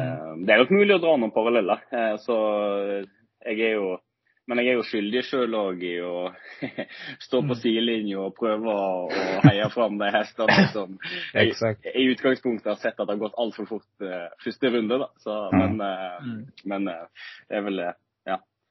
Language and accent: Swedish; Voss, Vestland, Norway; now in Tønsberg, Norway; Jag är född och uppvuxen på Voss. Det är ju en god timmes biltur från rätt väst från Bergen. Rätt öst från Bergen. Så väldigt väldigt fin liten bygd som jag är vuxen upp i, och så nu jeg bor sett i Tønsberg